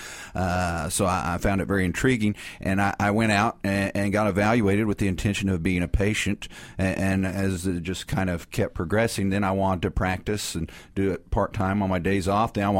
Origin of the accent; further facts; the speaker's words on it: Collinsville, Oklahoma, United States; I grew up in Collinsville, just north of here, and went to college, went to pharmacy school